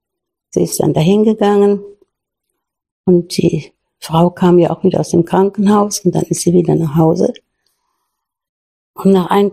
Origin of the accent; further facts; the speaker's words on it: Altdorf an der Sieg, Germany; Ich komme aus Altdorf an der Sieg, bin auch da geboren